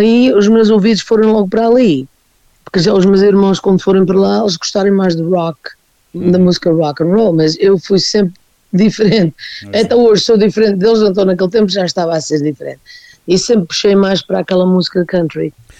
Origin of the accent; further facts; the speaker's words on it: Azores, Portugal; aqui nos Açores, especialmente eu sou da Terceira